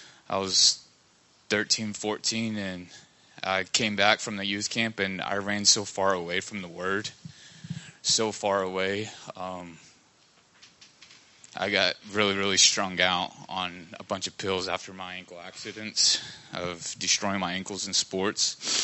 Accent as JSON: {"language": "English", "region": "Kentucky", "country": "United States", "tie": "born or raised there", "moved": "as an adult", "said": "I'm 32. Born and raised in Kentucky. Moved down here in 2015."}